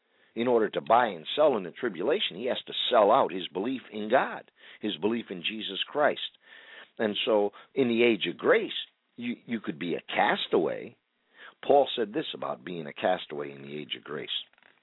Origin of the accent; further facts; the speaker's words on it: New England, United States; now in Imperial Beach, United States; Where I grew up in New England. And, you know, we're broadcasting right now from Imperial Beach, California. But I grew up in New England